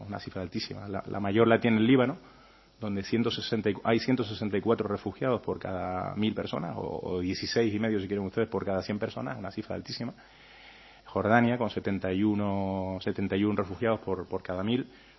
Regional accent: Canary Islands, Spain; Gracias por la bienvenida a mi tierra, a mi isla.

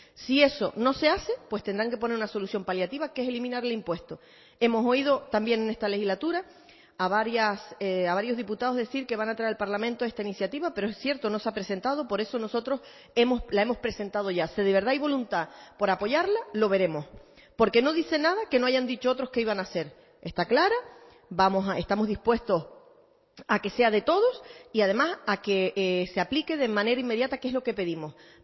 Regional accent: Canary Islands, Spain; viviendo en el mismo sitio, porque da igual la isla que sea, somos Canarias

